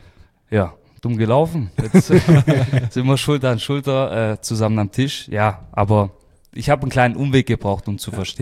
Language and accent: German; Stuttgart, Baden-Württemberg, Germany; Meine Mutter ist Deutsch, ja, ich bin so zwischen zwei Kulturen aufgewachsen. Also eigentlich bin ich wirklich als Stuttgarter Junge aufgewachsen, aber auf väterlicher Seite, also gerade meine Großeltern, Nonna, Nonno, die Seite, da war halt immer auch die italienische Sprache gefragt.